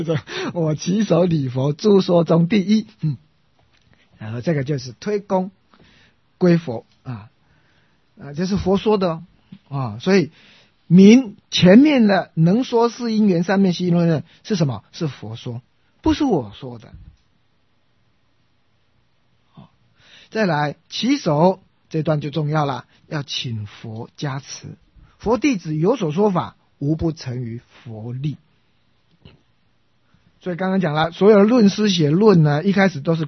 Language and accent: Chinese; China; 所以到了我们中国呢，为什么我们中国人喜欢禅宗喜欢净土